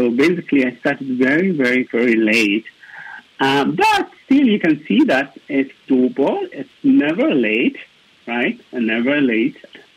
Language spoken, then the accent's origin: English; Eritrea; born there; I was born in Eritrea. This is in East Africa.